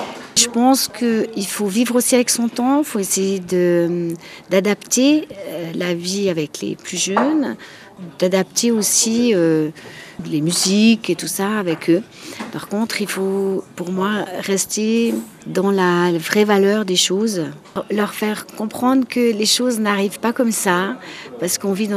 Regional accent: Valais, Switzerland; Les écoles de danse que je fréquentais en Valais, puisque je viens du Valais

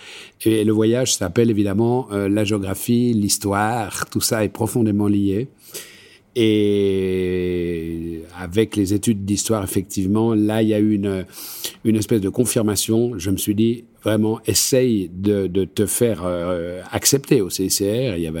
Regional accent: Geneva, Switzerland; born there; Moi, je suis né à Genève

